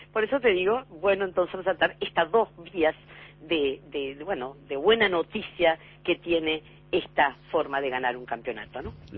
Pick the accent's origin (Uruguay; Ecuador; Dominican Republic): Uruguay; más allá del orgullo como uruguaya